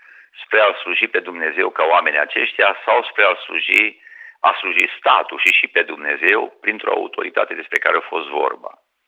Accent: Teritia, Maramureș County, Romania; born there; în satul în care eu m-am născut, de exemplu, pe Teritia, județul Maramureș

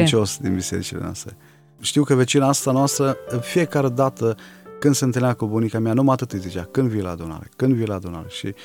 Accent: Orșova, Mehedinți County, Romania; born there; M-am născut în Orșova, este un oraș la vreo 200 de kilometri de Timișoara, aproape de Băile Herculane.

